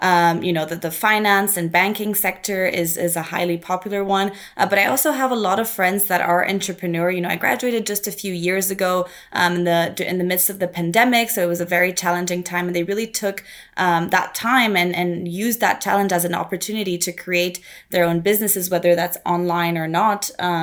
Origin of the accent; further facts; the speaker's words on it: Dominican Republic; moved away; You know, I came from the Dominican Republic and moved here and met people from all over the world.